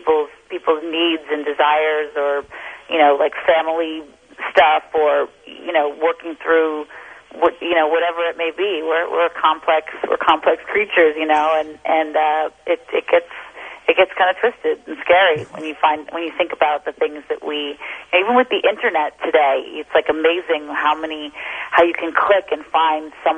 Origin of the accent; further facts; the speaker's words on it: Boston, Massachusetts, United States; And I grew up in Boston.